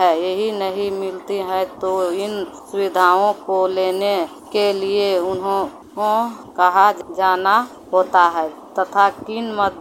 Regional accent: Bihar, India; मैं नवादा जिला की रहने वाली हूँ। मैं एक छात्र लड़की हूँ तथा मेरा उम्र 23 साल है। मेरा पिन कोड 8109 है।

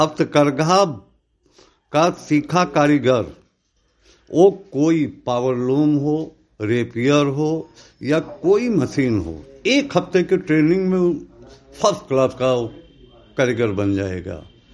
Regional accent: Ghamapur, Uttar Pradesh, India; ग्राम Ghamapur, post लोता का निवासी हूँ।

